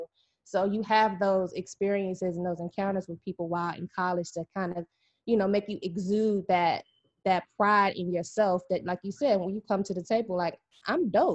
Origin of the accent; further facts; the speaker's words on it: Washington, District of Columbia, United States; So growing up in the Washington, D.C. metropolitan area, went to predominantly Black elementary through high school, all through grade school, and then went to a HBCU.